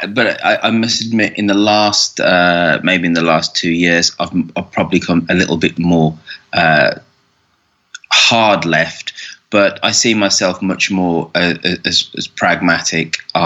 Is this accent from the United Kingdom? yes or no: yes; Birmingham, West Midlands, United Kingdom; my hometown of Birmingham